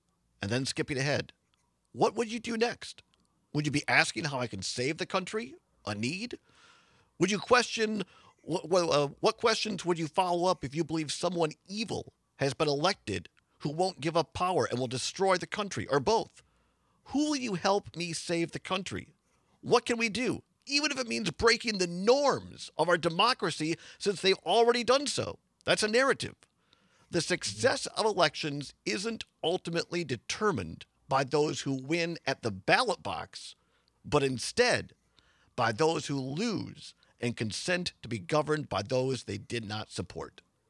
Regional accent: Wisconsin, United States; I grew up in Southwest Wisconsin.

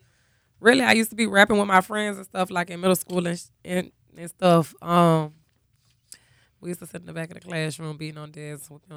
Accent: Savannah, Georgia, United States; I'm from Savannah, the west side, to be exact.

